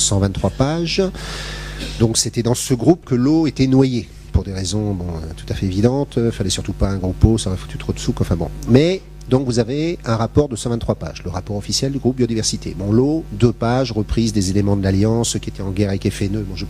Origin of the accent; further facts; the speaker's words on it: Brittany, France; born there; Je suis né en Bretagne.